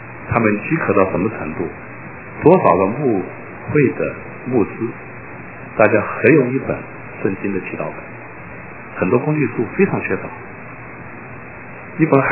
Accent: United States; 我简直不敢跟别人说我是美国来的

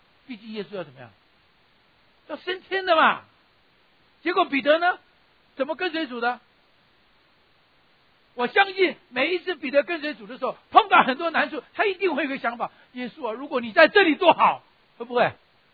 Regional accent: Taiwan; 很多我们从台湾来都讲

